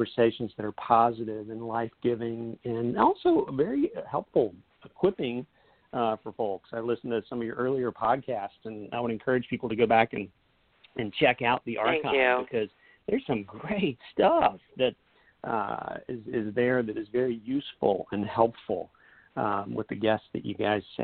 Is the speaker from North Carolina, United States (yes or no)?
yes; Asheville, North Carolina, United States; You know, I grew up in Asheville, North Carolina, so that's my home. And that's where I am today.